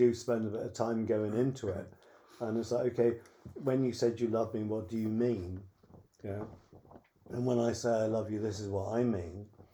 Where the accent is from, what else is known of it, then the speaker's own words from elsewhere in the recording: United Kingdom; and I think that is also to do with being British as well. We're very sensible.